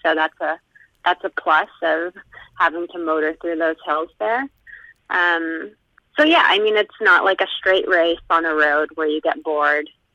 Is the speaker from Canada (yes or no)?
yes; Windsor, Ontario, Canada; I grew up in Windsor, and you never know what you're going to get at the end of March.